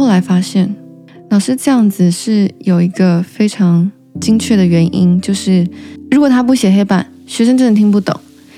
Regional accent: Taiwan; 对我来说英文也不是我母语，但在台湾英文也是一堂必修课嘛

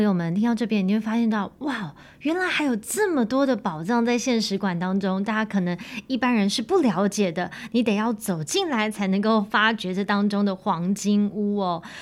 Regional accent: Miaoli County, Taiwan; 就是我的故乡在苗栗啊

